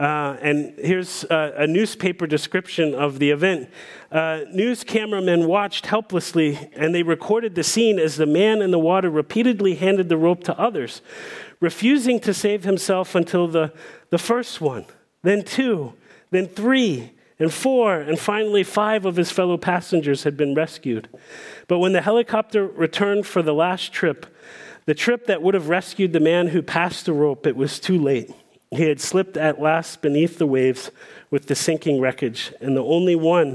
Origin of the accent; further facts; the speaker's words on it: Washington, District of Columbia, United States; So, many of you know that I grew up in Washington, D.C.